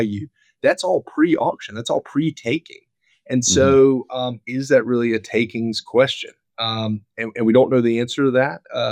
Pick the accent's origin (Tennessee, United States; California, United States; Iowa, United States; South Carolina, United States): South Carolina, United States; My home state of South Carolina, as compared to my neighbor to the north, North Carolina